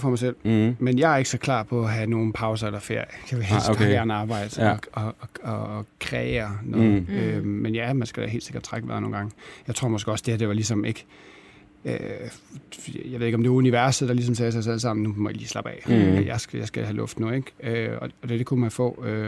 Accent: Aarhus, Central Denmark Region, Denmark; now in Copenhagen, Denmark; Mit hjerte vil altid ligge i Aarhus, hvor jeg er opvokset.

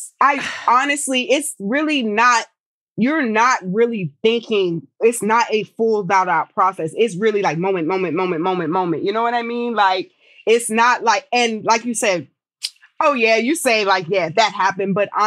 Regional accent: Abilene, Texas, United States; born there; also born or lived in New Jersey / New York; now in Maryland, United States; So I'm an Air Force brat. My family lived in New Jersey, New York. I was born in Abilene, Texas.

